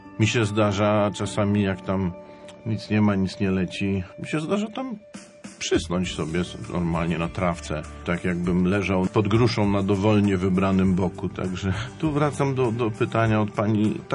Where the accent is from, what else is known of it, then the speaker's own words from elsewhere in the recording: Grudziądz, Kuyavian-Pomeranian Voivodeship, Poland; ja się wychowywałem w Grudziądzu nad Wisłą.